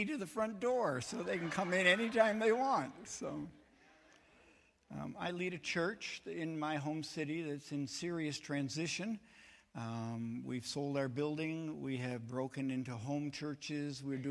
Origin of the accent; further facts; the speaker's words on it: Quebec, Canada; I am Canadian. I grew up in French Quebec, so I speak French and I speak English and I'm learning Russian.